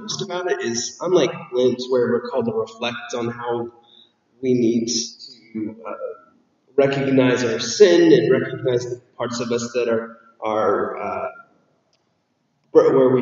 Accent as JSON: {"language": "English", "region": "Georgia", "country": "United States", "tie": "born or raised there", "lives_now": "Washington, United States", "said": "where I grew up in South Georgia, where it almost never snows."}